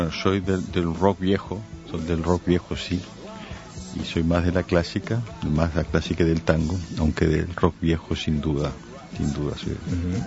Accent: Uruguay; Es una frase profunda y creo que nos marcó como uruguayos

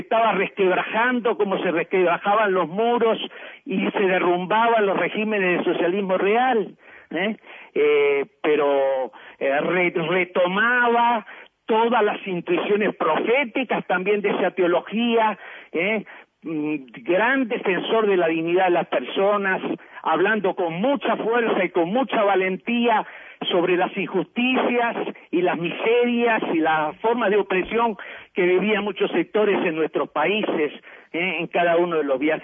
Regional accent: Uruguay; moved away; sigo siendo sobre todo uruguayo, rioplatense, mercosureño, latinoamericano

